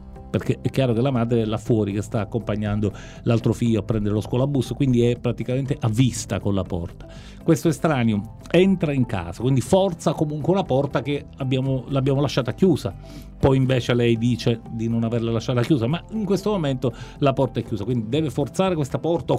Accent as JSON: {"language": "Italian", "region": "Sicily", "country": "Italy", "accent": "Sicilian", "said": "una simpatica analogia con il nostro dialetto. Il dialetto siciliano"}